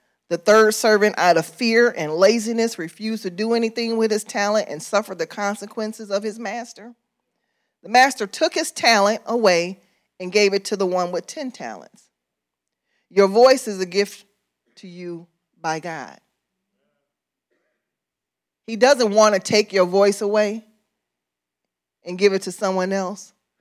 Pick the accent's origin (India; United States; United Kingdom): United States; Illinois; born there; accent: country; I was born here in Illinois, but I sound country.